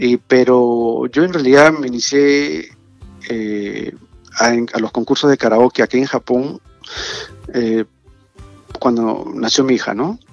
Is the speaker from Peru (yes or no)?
yes; Callao, Peru; Sí, soy del Callao.